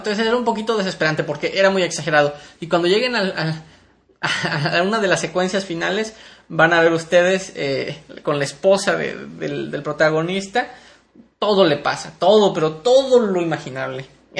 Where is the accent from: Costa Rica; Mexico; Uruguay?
Mexico; esta película es muy interesante y más para mí como mexicano